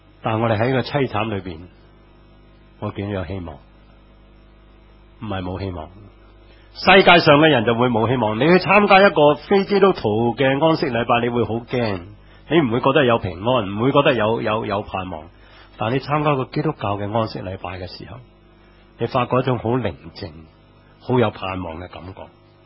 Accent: China; 好像我们中国人有些叫喊惊

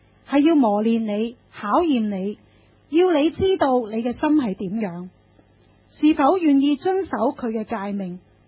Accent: Hong Kong; 其实都是我们香港人很熟悉的什么呢？攻心计。

